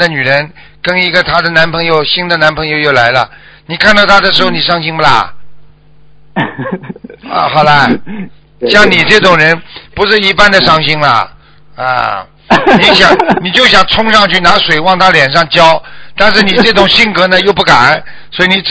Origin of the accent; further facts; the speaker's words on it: China; 就是我们中国人讲叫见物思情啊啊